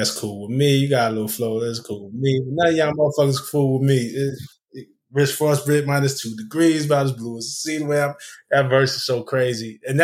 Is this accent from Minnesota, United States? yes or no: no; Brooklyn, New York, United States; I'm from Flatbush, Brooklyn.